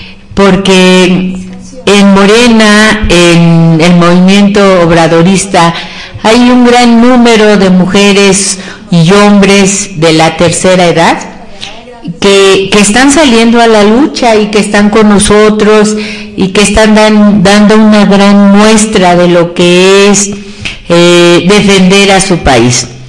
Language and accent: Spanish; Álvaro Obregón, Mexico City, Mexico; yo les quiero decir que yo soy de Álvaro Obregón